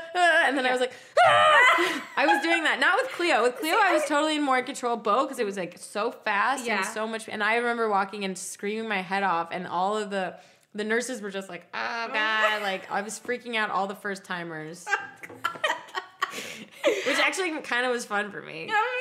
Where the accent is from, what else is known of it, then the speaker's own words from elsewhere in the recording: Michigan, United States; It's a Canadian show, actually, so maybe you wouldn't have. I grew up in Michigan.